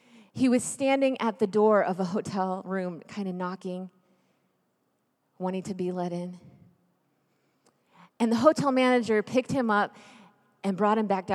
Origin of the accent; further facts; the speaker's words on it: Texas, United States; born there; also born or lived in Memphis; now in Kansas, United States; But I was born in Texas, though.